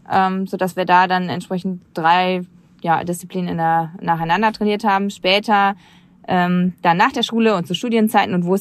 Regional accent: Niederkassel, North Rhine-Westphalia, Germany; Ich komme aus dem Rheinland, aus dem schönen Niederkassel.

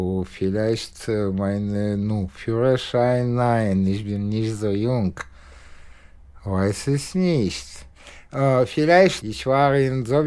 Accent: Russia; German is a second language; Ich bin Russe.

